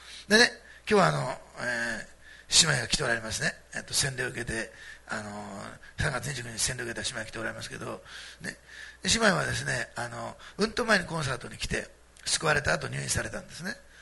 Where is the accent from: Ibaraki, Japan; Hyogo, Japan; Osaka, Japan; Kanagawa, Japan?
Osaka, Japan; で、あの私大阪なんですけど